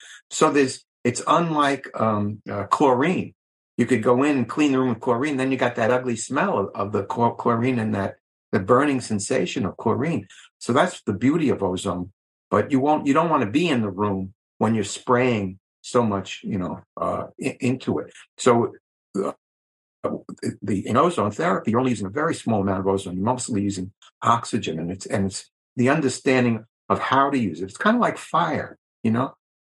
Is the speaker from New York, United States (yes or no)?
yes; New York, United States; I grew up on Long Island in New York